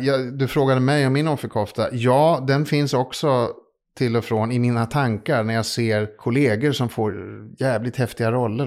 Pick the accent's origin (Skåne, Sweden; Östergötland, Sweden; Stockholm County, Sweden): Stockholm County, Sweden; Stockholm; Så att jag har bott i Vasastan och Rörstrands, alltså Birkastan i hela mitt liv.